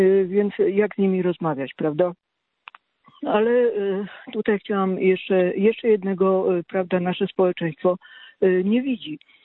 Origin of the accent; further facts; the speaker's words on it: Silesian Voivodeship, Poland; born there; now in Kraków, Poland; No ja jestem z urodzenia Ślązaczką i rodzina mojego taty to jest głównie Katowice, Rybnik.